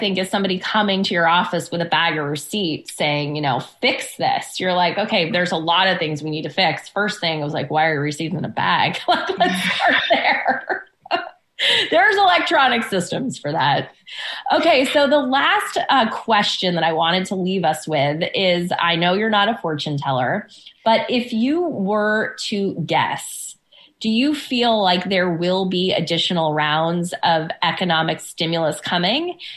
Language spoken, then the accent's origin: English; Boston, Massachusetts, United States; And I have seen them, and I'm in an entrepreneurial group in my hometown in Boston with about 50 different women.